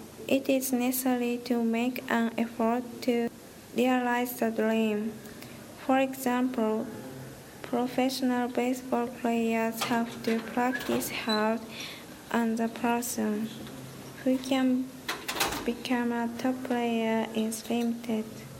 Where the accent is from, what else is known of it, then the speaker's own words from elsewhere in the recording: Hokkaido, Japan; English is a second language; moved away as an adult; now in Tokyo, Japan; I came to Tokyo from Hokkaido in 2008, and I experienced various things in university life.